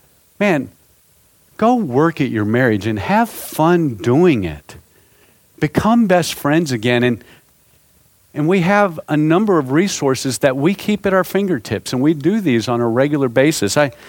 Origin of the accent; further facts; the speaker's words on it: the South, United States; I'm from the South. And in the South, football is practically a religion.